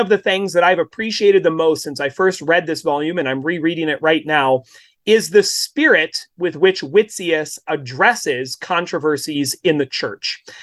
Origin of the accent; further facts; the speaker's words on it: Winchester, Kansas, United States; I am hailing from Winchester, Kansas.